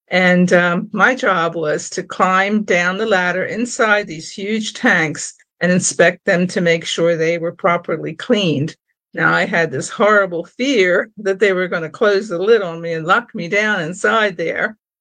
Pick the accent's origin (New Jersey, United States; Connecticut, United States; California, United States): New Jersey, United States; I'm proud to say I'm a New Jersey girl, born and raised in South Jersey.